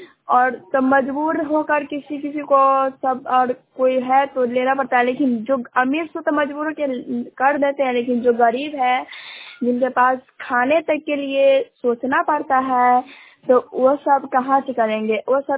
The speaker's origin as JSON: {"language": "Hindi", "town": "Shahbazpur", "country": "India", "said": "मैं शाहबाजपुर से बिलोंग कर रही हूँ, और मैं आपको बताने जा रही हूँ अपने शाहबाजपुर गांव के मैंने की कुछ समस्या के बारे में।"}